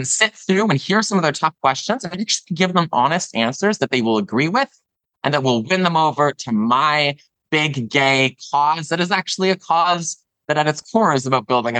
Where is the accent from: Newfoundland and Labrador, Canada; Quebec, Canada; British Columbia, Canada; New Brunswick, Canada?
New Brunswick, Canada; Gagetown; also born or lived in Fredericton; I grew up in small towns. I was born in New Brunswick, in Fredericton, but grew up in Gage Town, traveled to province playing, you know, boys hockey at the time.